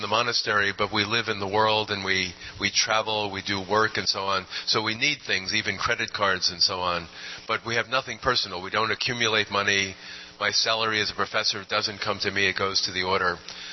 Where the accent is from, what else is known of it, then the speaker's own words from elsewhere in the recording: Brooklyn, New York, United States; I'm from New York City, too. I'm from Brooklyn.